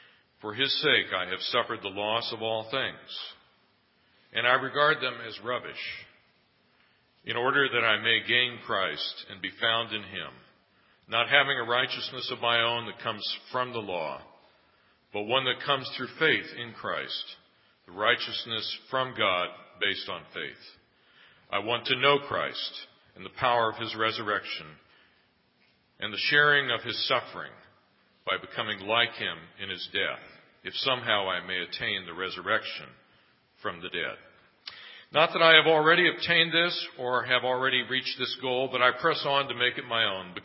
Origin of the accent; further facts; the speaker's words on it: Seattle, Washington, United States; Like, and I'm from Seattle, and it doesn't rain there.